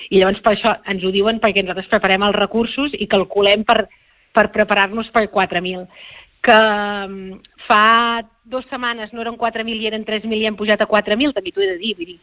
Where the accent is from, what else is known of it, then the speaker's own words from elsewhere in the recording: Catalonia, Spain; jo, que sóc del Baix Empordà